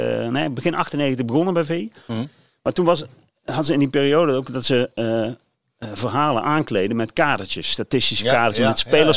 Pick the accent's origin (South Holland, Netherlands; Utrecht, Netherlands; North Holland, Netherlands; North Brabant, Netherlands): North Brabant, Netherlands; Helmond; Opgegroeid in Helmond